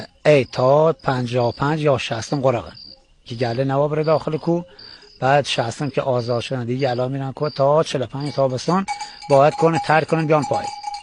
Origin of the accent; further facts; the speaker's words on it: Tashar, Khuzestan, Iran; accent: Bakhtiari; بچه خوزستانم، شهرستان ایزه، روستای تاشار.